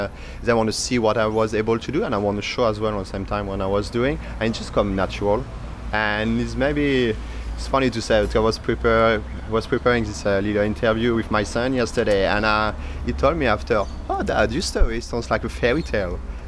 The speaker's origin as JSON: {"language": "English", "region": "southern France", "country": "France", "tie": "born or raised there", "said": "all my family come from north in France, like proper Lille, Dunkirk, all very north, but when I was very young, maybe 3 or 4 months old, or something, all my family slowly moved down back to south."}